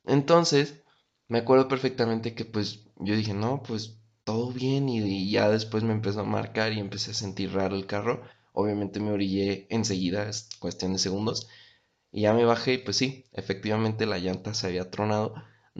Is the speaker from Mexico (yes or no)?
yes; Querétaro, Mexico; La gente de aquí de Querétaro, que ya tiene muchísimos años, sabe que pocos somos los queretanos.